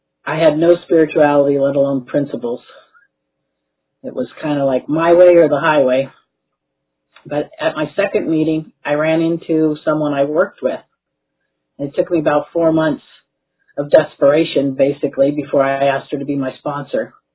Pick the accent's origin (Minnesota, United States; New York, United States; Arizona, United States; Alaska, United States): Arizona, United States; Tucson; I'm from Tucson.